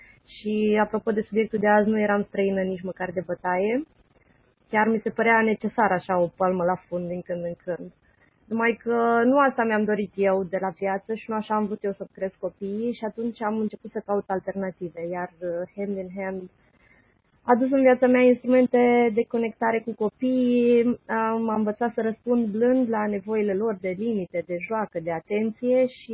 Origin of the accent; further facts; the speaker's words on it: Iași, Iași County, Romania; sunt din Iași, am 3 copii.